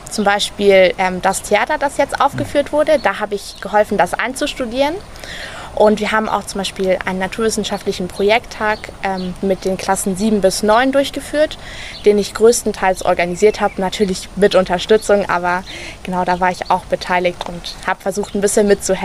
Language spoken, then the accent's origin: German; Baden-Württemberg, Germany; Also aufgewachsen bin ich in Deutschland. Ich bin in Süddeutschland geboren, genauer gesagt in Baden-Württemberg. Das liegt ganz im Südwesten von Deutschland. Und ich habe immer in einem vergleichsweise kleinen Dorf gewohnt.